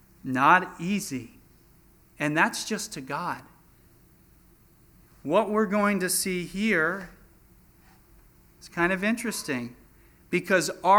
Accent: Philadelphia, Pennsylvania, United States; And of course, you know, Josh is from Missouri. I'm from Philadelphia. John is from California.

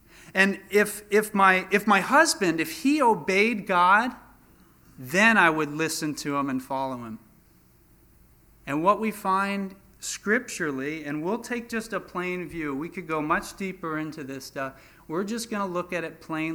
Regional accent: Philadelphia, Pennsylvania, United States; And of course, you know, Josh is from Missouri. I'm from Philadelphia. John is from California.

